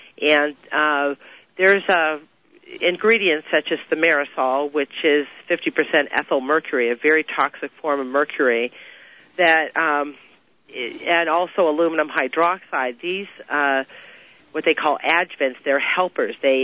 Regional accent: Los Angeles, California, United States; we grew up in Los Angeles, by the way, and so I went to public school and never seemed to have a problem.

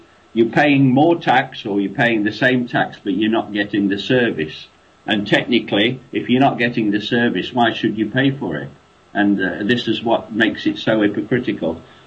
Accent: United Kingdom; now in Australia; I'm British, actually, but I'm dual citizenship. I'm British-Australian, and I've been in and out of the UK

